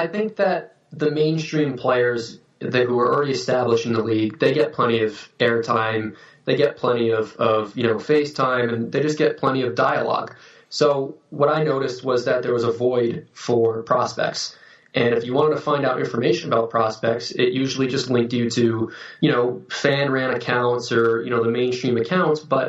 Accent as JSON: {"language": "English", "town": "Cranston", "region": "Rhode Island", "country": "United States", "said": "So I'm from Cranston, Rhode Island, and you know, that's just outside of Providence"}